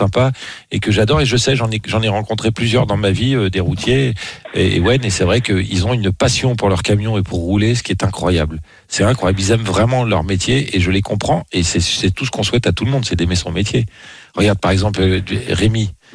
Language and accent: French; Brittany, France; là où j'ai grandi en Bretagne